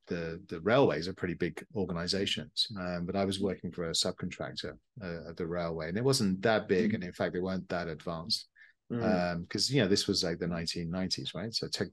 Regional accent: United Kingdom; moved away as an adult; now in Canada; as you can tell from my accent, I'm not originally from Canada. I'm actually from the UK.

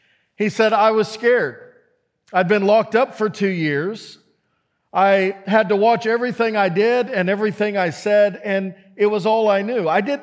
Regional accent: Kansas, United States; We're from Kansas, and if there's one thing we know how to do, it's to have a good time.

